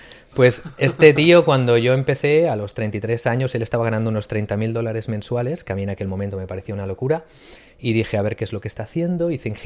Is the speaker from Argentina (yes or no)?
no; Barcelona, Catalonia, Spain; born there; yo vengo de una familia humilde. Yo nací aquí en Barcelona, en el barrio del Buen Pastor, bueno, a caballo entre Buen Pastor y San Andreu.